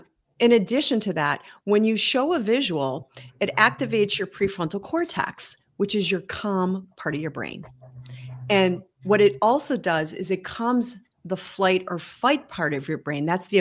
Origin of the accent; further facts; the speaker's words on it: Buffalo, New York, United States; I'm from Buffalo, New York